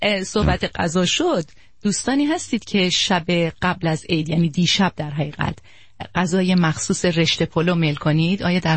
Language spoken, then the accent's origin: Persian; Shiraz, Fars, Iran; born there; من فقط متولد شیراز هستم